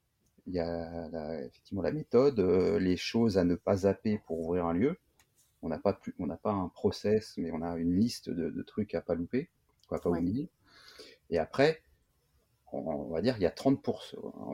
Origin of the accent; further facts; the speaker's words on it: Montreuil, Île-de-France, France; parce que Christine et moi, on est de Montreuil, on connaissait Montreuil